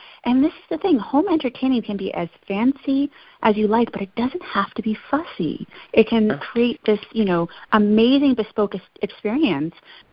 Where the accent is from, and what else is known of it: New England, United States